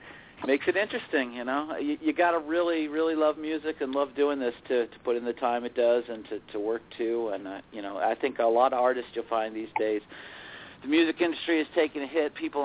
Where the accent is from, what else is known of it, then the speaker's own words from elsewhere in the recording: Illinois, United States; But it's somehow he's stayed pretty much in the small town we grew up in Illinois.